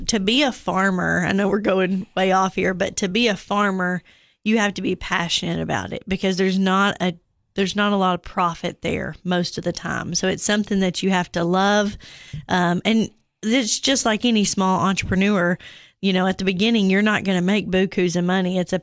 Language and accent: English; Cookeville, Tennessee, United States; I've lived, yep, born and raised in Cookeville, Tennessee.